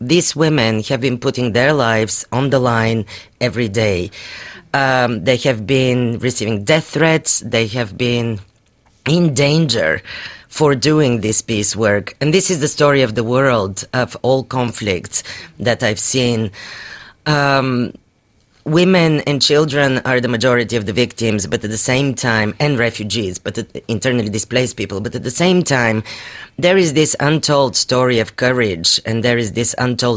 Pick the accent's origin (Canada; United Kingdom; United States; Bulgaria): Bulgaria; I'm originally from Bulgaria.